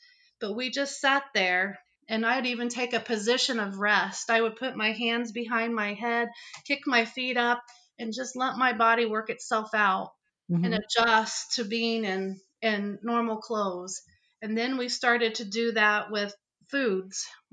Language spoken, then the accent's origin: English; Indiana, United States; And I'm from Indiana. I'm from a small town. I don't like the city.